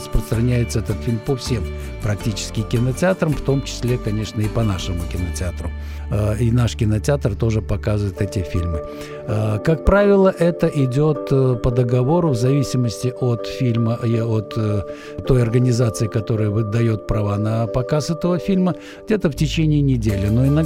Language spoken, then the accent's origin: Russian; Minsk, Belarus; Вот я как минчанин, естественно